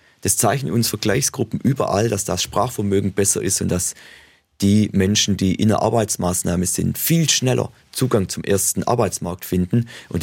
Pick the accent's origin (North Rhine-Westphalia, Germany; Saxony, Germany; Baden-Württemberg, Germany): Baden-Württemberg, Germany; die Kurpfalz, die Region, wo ich herkomme